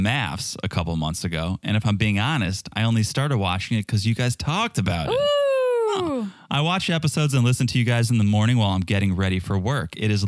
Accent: Connecticut, United States; Like growing up in Connecticut, I used to be like, absolutely not.

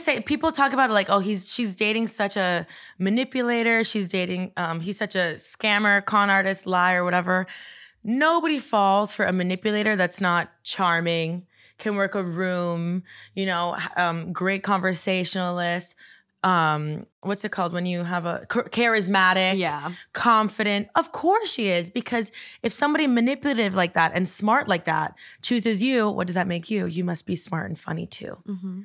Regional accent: Coral Gables, Florida, United States; I grew up in Coral Gables, and there's like all these like super old houses that are just beautiful.

